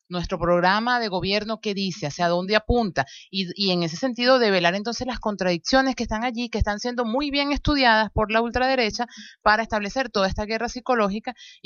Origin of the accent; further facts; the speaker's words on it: Venezuela; nosotros como pueblo venezolano hemos dado demostraciones increíbles de cómo superar toda una presión ideológica